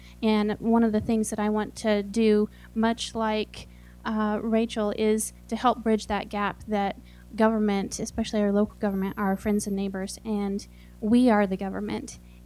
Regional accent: Homer, Alaska, United States; I grew up here in Homer, and this is actually where I attended college, in high school.

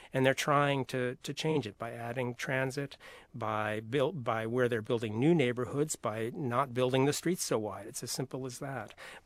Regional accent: United States; I'm American, and I wanted to write about the American situation.

